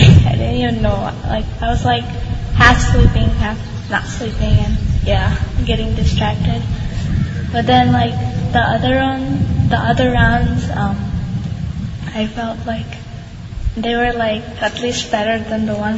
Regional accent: St. Louis, Missouri, United States; I'm from St. Louis, Missouri.

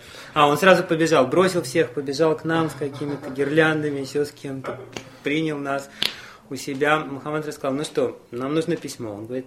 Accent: Puri, Odisha, India; Russian is a second language; а я тоже преданный. Я из Ориссы, я из Пури, я Джаганатхе всю жизнь поклоняюсь.

